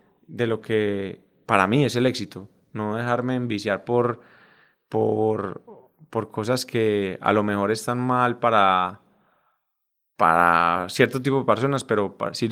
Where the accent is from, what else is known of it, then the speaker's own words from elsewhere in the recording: Medellín, Antioquia, Colombia; nosotros, pues, crecimos en Medellín, los cuatro somos de Medellín